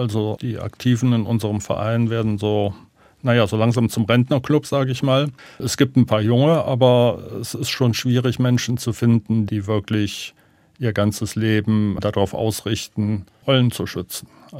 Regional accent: Bonn, North Rhine-Westphalia, Germany; ich komme aus Bonn und die Eifel ist dann nicht weit.

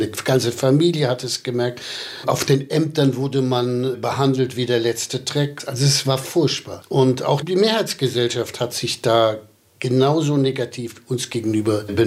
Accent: Lublin, Lublin Voivodeship, Poland; born there; Ich wurde in Lublin im Ghetto geboren.

